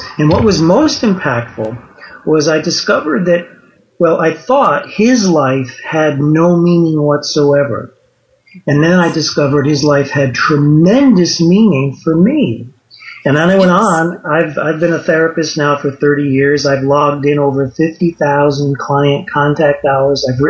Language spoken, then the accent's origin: English; Northampton, Massachusetts, United States; I grew up in Northampton, which is Western.